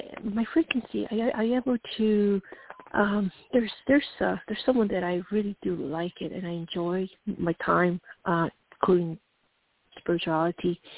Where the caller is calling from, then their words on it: Colorado, United States; from Colorado and long time fan member, news for the show.